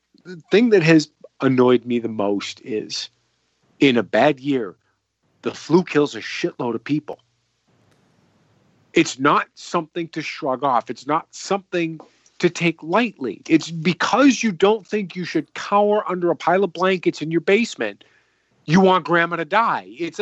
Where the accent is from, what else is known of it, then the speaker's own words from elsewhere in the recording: Massachusetts, United States; I'm from Massachusetts. Massachusetts is one of the areas that's pretty hard hit.